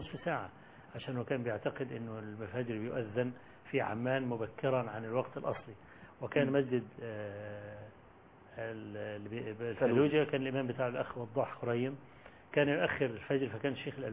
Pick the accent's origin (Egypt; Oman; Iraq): Egypt; أنا جاي من مصر مخصوص وأنا طالب علم فقير